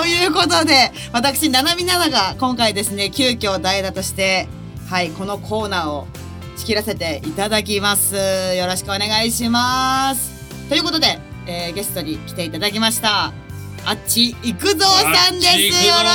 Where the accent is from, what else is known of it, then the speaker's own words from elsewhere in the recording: Nagasaki, Japan; 実は私、長崎出身でして。